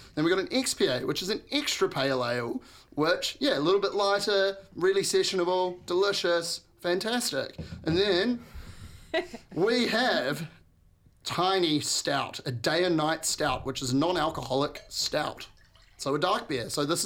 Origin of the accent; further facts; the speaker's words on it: Waihi, Waikato, New Zealand; I think because I'm from Waihi and I'm Waikato till I die kato